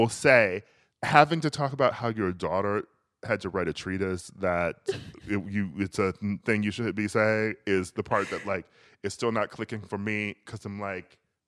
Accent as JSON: {"language": "English", "town": "Boston", "region": "Massachusetts", "country": "United States", "tie": "born or raised there", "said": "I grew up in Boston, and it was a term that we all use"}